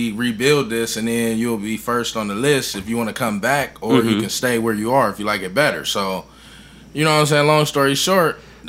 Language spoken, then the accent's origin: English; Ohio, United States; I'm from Elizabeth Park, though, if you know where that was at. They knocked it down.